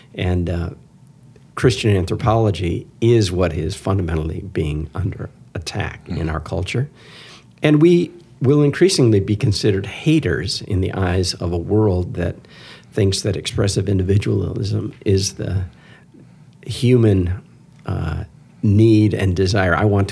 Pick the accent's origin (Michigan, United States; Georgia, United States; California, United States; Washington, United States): Michigan, United States; Well, we're from Michigan. We're from Michigan, and this is what we do.